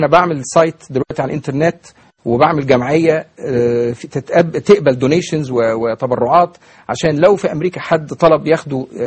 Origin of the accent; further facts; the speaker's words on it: Egypt; منهج التعليم عندنا في مصر